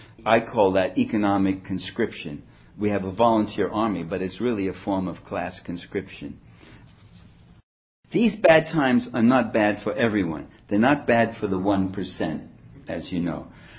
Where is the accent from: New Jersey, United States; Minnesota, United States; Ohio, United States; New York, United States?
New York, United States; New York City; You know, I was raised in New York City. I was in a blue-collar, a very poor neighborhood, East Harlem it was called. It was Italian-American. I remember being very poor.